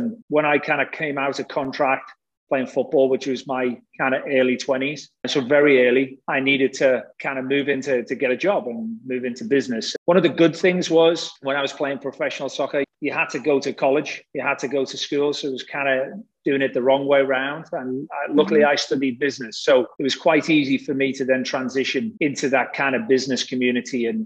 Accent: North West England, United Kingdom; accent: Liverpool; I'm a Liverpool fan, as probably some people will pick up from my accent.

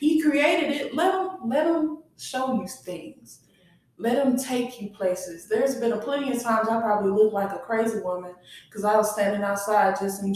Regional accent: Texas, United States; I'm from Texas, so we got a Shenanigans.

